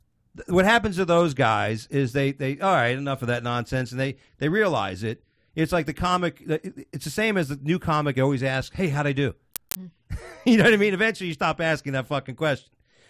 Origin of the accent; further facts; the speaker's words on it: New York, United States; born there; Yeah, I'm here legally. Oh, I was born in New York, right, dude, so.